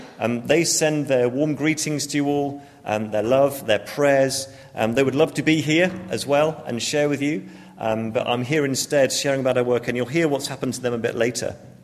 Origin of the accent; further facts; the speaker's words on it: Bournemouth, South West England, United Kingdom; So I'm from Bournemouth in England, right on the south coast, where I live with my wife and our three kids.